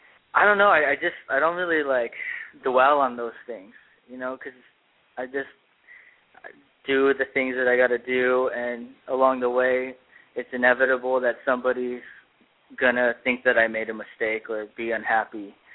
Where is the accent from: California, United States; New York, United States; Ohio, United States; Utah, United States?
California, United States; Los Angeles; I mean, I love being here. I grew up in Los Angeles.